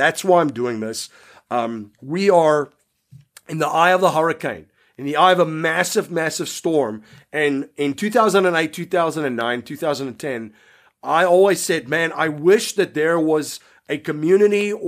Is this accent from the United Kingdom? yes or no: no; South Africa; I remember growing up in South Africa, there was a ton of beach towns